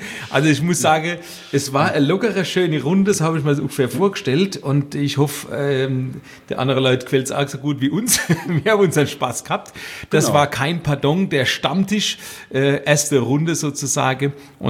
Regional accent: Weinheim, Baden-Württemberg, Germany; Wir sind ja quasi, du als Mannheimer, die Weinheimer schon immer als Odenwiller gesehen, weil wir am Tor zum Odenwald quasi wohnen.

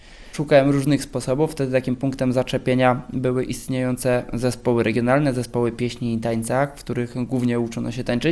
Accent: Lesser Poland, Poland; często jako górale jesteśmy spostrzegani jako te regiony, w których bardzo dużo się dzieje

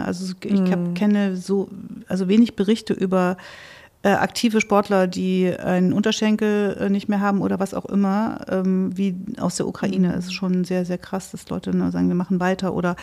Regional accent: Thuringia, Germany; Also nicht so schön wie meine Heimat Thüringen

